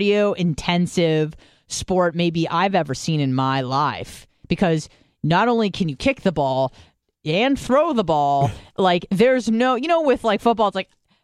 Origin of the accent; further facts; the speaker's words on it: San Diego, California, United States; Again, I grew up in San Diego.